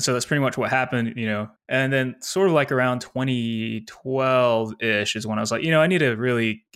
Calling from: Nashville, Tennessee, United States; I am calling from Nashville, Tennessee, in the United States.

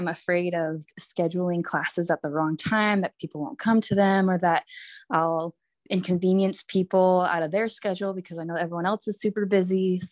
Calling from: Bluffdale, Utah, United States; I'm in Bluffdale, Utah.

